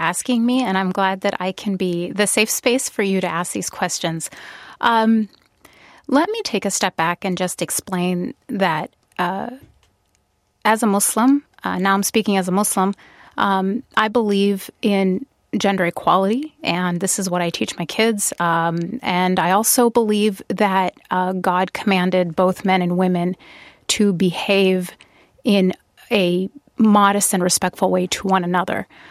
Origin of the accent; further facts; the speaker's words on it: Wisconsin, United States; I'm from Wisconsin, and yeah. You know, college students would walk around that way, and I'm you know, in awe of that.